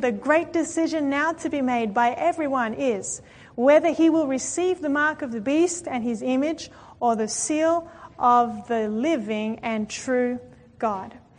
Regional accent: Australia; Now, I come from Australia

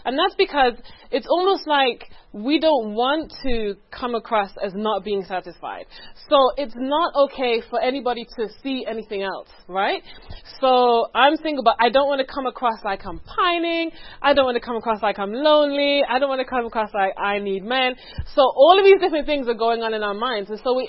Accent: England, United Kingdom; moved away; I'm originally from England. My accent is not that strong now because I've been in this country for a while.

